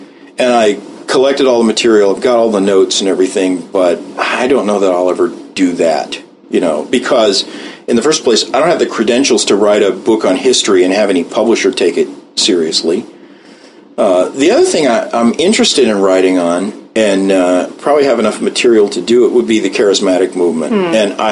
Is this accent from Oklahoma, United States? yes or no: yes; Tulsa, Oklahoma, United States; I grew up in Tulsa